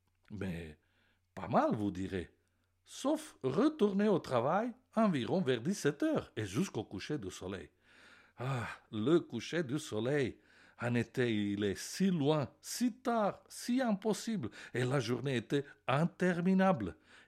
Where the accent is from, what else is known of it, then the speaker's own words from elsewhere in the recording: Sicily, Italy; French is a second language; je suis né et grandi en Sicile, où les hautes températures font arriver l'été bien tôt que ce qui est prévu dans le calendrier.